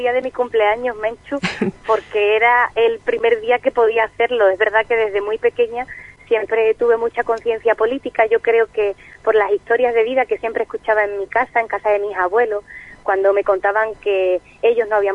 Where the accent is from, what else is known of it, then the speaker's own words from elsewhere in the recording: San Juan del Puerto, Andalusia, Spain; nosotros somos de San Juan del Puerto